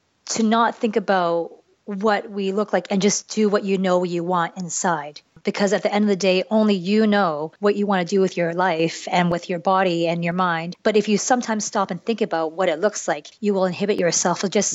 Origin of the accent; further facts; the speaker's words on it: Canada; I am a Canadian Chinese girl.